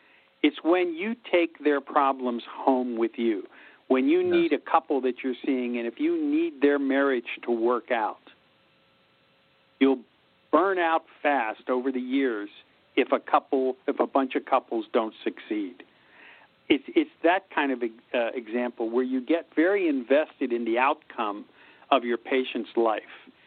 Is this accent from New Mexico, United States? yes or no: no; Pittsburgh, Pennsylvania, United States; I chose Pittsburgh because it's my hometown and because I love it and because it's gone through such a renaissance in the last 30 years.